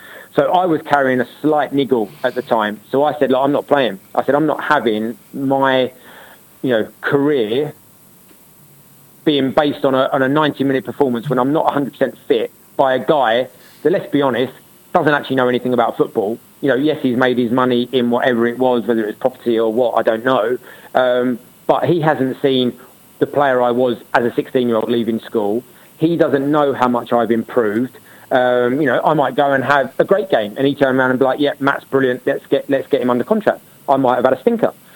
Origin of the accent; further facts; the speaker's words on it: Southend-on-Sea, East of England, United Kingdom; as you said, Southend was my hometown team. I grew up there. Mum and Dad lived in the same house for blooming 30 odd years.